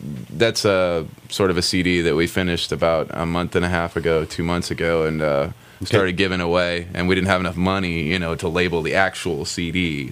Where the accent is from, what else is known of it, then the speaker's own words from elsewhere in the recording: Texas, United States; also born or lived in New Mexico / Washington, D.C. / New York; Yeah, I grew up in Texas and everywhere else, you know, New Mexico, here, D.C., New York.